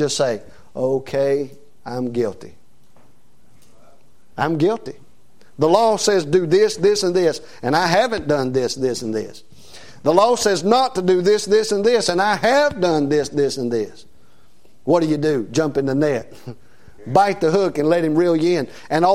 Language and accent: English; Cana, Virginia, United States; also born or lived in Mount Airy, North Carolina; I'm from Cana, Virginia, man. I'm from Mount Airy, North Carolina. I'm from as far back in the country as you get.